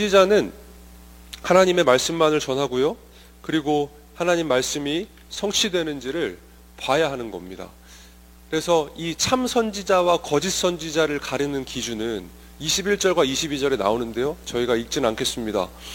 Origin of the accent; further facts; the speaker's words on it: South Korea; 근데 저희는 알고 있습니다. 한국 사람은 잘 압니다.